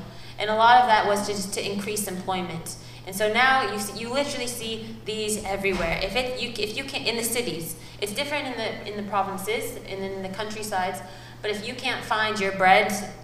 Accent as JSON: {"language": "English", "town": "Ketchikan", "region": "Alaska", "country": "United States", "tie": "born or raised there", "said": "I think why everything is so normal to me is perhaps a product of growing up in Ketchikan"}